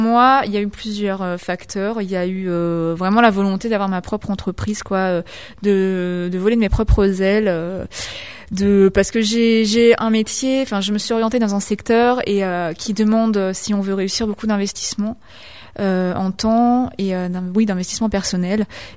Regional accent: Bourgoin-Jallieu, Auvergne-Rhône-Alpes, France; also born or lived in Lyon; Je suis bergalienne d'origine. J'ai grandi, je suis née à Lyon, puis je suis arrivée à Bourgoin à 6 mois. J'ai grandi ici, j'ai fait ma scolarité ici jusqu'à mon bac. Et j'ai aujourd'hui déjà 29 ans.

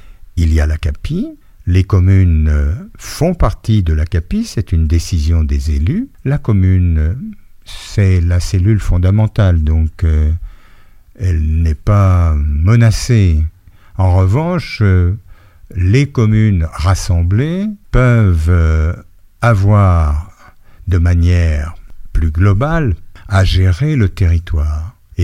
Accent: Bourgoin-Jallieu, Auvergne-Rhône-Alpes, France; D'abord, je suis un homme du Nord-Isère. Je suis natif de Bourgoin, où j'ai vécu une vingtaine d'années. D'ailleurs, Bourgoin est devenu entre-temps Bourgoin-Jallieu en 67.

